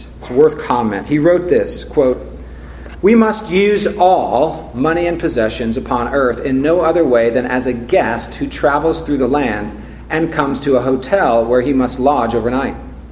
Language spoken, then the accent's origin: English; California, United States; Now, I'm from California. I don't get excited about trucks, okay?